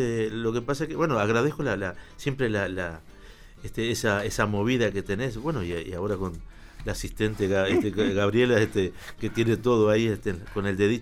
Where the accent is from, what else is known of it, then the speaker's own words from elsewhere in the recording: Tacuarembó, Uruguay; ¿Vos sabés que en mi pueblo allá en Tacuarembó, yo daba serenata?